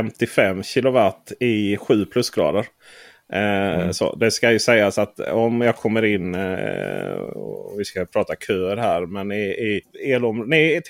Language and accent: Swedish; Skåne, Sweden; som skåning i alla fall